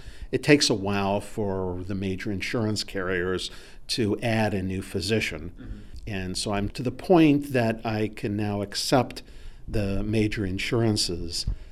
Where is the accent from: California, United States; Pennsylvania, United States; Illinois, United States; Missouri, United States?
Pennsylvania, United States; Pittsburgh; now in Colorado, United States; I grew up in Pittsburgh.